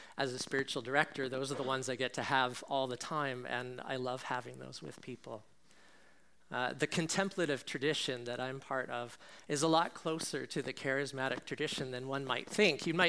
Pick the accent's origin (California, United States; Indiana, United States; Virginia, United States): California, United States; I grew up in California. I moved here to go to Regent originally, and I fell in love with Marine View and with this city. But I grew up in California as a Presbyterian